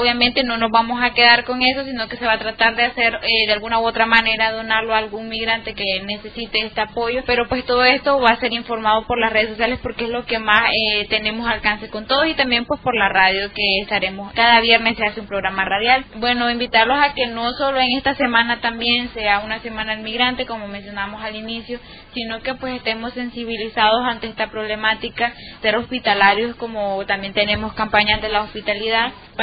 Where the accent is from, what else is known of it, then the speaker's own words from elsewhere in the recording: Nicaragua; uno como migrante, como nicaragüense, lo digo porque pues